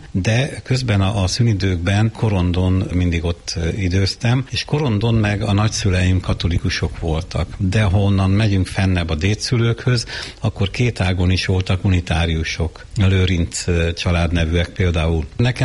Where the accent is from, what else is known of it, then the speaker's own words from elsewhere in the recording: Cristuru Secuiesc, Harghita, Romania; Édesapám unitárius volt, és a felmenői is, és Székelykeresztúron onnan származunk, ezen az oldalon.